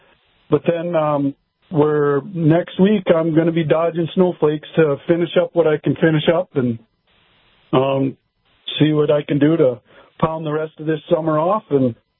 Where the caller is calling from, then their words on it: Anamoose, North Dakota, United States; Man, I'm on from the Reinowski Farms in Anamoose, North Dakota.